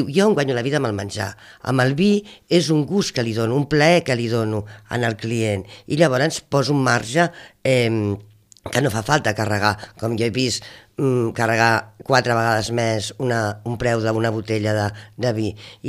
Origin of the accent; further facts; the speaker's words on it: Barcelona, Catalonia, Spain; now in Falset, Spain; sóc una barcelonina instal·lada a Falset des de fa 8 anys